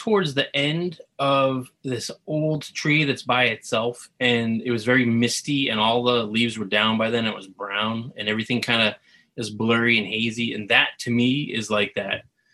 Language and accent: English; Haverhill, Massachusetts, United States; But I feel like growing up in Haverhill, I always wanted to go to Boston. And then once I was in Boston, I was like, I kind of want to go to New York.